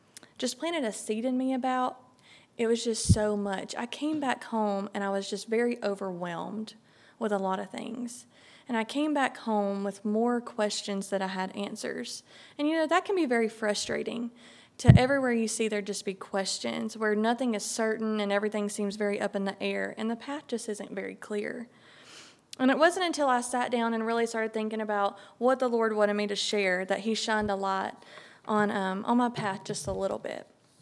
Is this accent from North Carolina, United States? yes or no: no; Bristol, Tennessee, United States; also born or lived in Dalton, Georgia; So 20 years ago, my family moved from Dalton, Georgia. I'm originally from Bristol, Tennessee, and that's where all my family still is. We're big Vols fans.